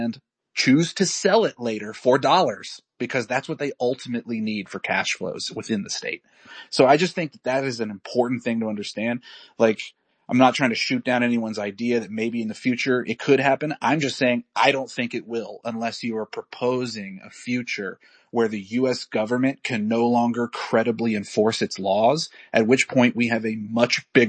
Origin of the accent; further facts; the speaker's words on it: United States; We're going to talk about the U.S. here because I'm an American.